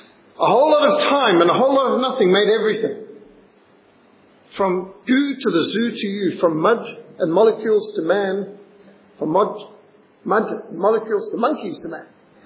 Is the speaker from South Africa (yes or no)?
yes; Cape Town, Western Cape, South Africa; born there; My mum was pregnant with me, and so I was born in Cape Town, the only one of my family that was, because my sister had been born in Salisbury